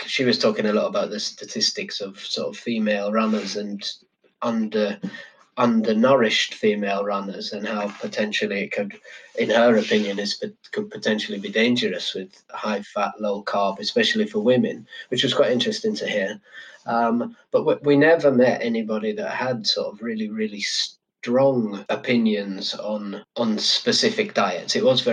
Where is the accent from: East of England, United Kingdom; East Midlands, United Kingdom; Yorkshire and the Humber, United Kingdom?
Yorkshire and the Humber, United Kingdom; Like, I'm from Yorkshire, I drink Yorkshire tea, and I'll probably have a boiled egg and a slice of toast